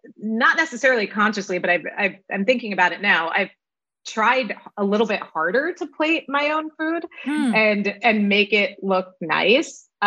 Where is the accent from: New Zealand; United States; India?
India; South India; I'm South Indian. My mother grew up outside of Bangalore, and my father grew up in Trivandrum, which is the southernmost city in India.